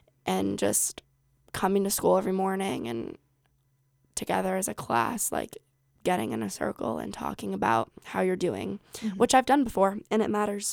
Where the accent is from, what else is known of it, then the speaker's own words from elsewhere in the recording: Glenwood, United States; I grew up in Glenwood and I've gone to Glenwood schools my whole life.